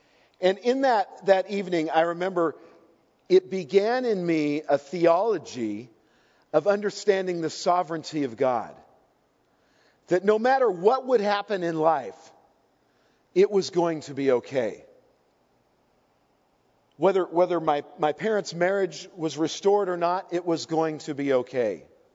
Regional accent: Colorado, United States; born there; But you got to understand, I was born in Colorado. I have every excuse to be a diehard Denver Broncos fan.

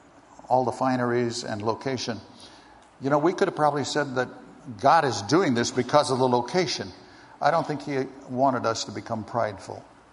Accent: Alberta, Canada; also born or lived in South Dakota; I was a hayseed from Alberta, farm country via South Dakota.

